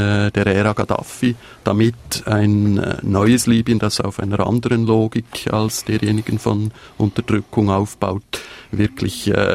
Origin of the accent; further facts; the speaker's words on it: Switzerland; ich als Schweizer